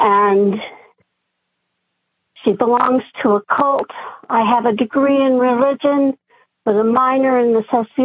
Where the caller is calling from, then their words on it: Spokane, Washington, United States; I'm calling from Spokane, Washington.